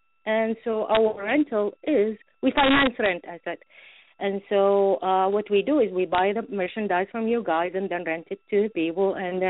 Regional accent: Saudi Arabia; English is a second language; now in United States; I was born and raised in Saudi, so I'm a Saudi woman

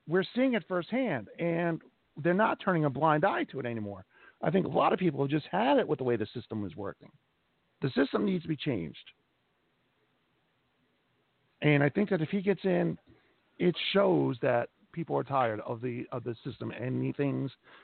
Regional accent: New York, United States; I mean, I'm a New Yorker. I remember when she was senator in New York, and she did shit.

